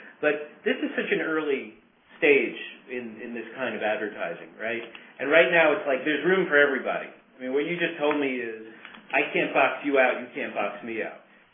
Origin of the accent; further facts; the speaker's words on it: New York, United States; I grew up on Long Island.